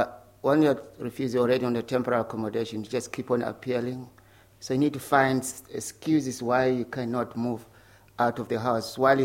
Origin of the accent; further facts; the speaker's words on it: Matabeleland, Zimbabwe; Yes, I'm from Zimbabwe. This question has been asked all the time. My problem, my life in Zimbabwe started in 1983. I'm from Matabeleland.